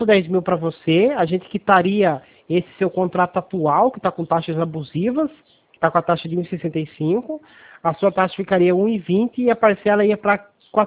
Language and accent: Portuguese; São Paulo, Brazil; a gente é do estado de São Paulo, só que hoje a gente tá dando uma força pro pessoal aí de Rondônia.